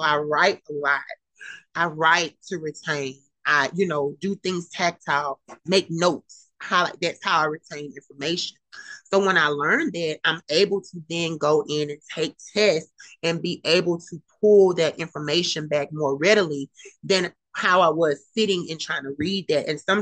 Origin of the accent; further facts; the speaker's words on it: Alexandria, Louisiana, United States; I started going to LSU Alexandria, which I'm from Alexandria, Louisiana, originally.